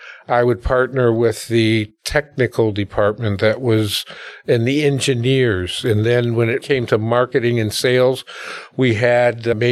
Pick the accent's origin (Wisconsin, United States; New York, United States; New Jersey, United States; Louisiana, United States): Wisconsin, United States; Milwaukee; So I was born and raised in Milwaukee.